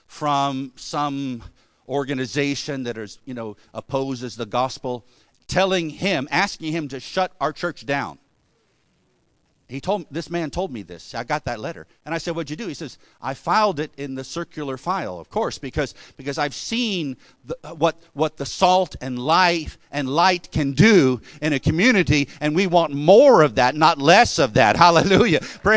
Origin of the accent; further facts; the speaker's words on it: Virginia Beach, Virginia, United States; I was driving my car around in Virginia Beach, that's my hometown